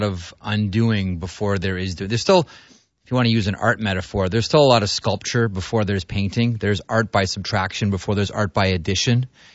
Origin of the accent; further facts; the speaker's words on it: Toronto, Ontario, Canada; I grew up, I'm like you, I grew up in Toronto